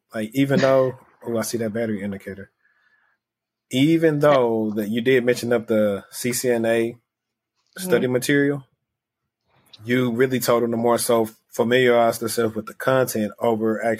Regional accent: Louisiana, United States; See, I'm from Louisiana, so I went to, I guess you would call it like the little brother school, Louisiana Tech.

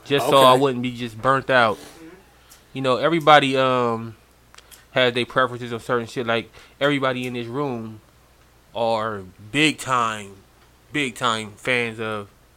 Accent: Compton, California, United States; you would assume, because you know I'm literally born and raised in Compton.

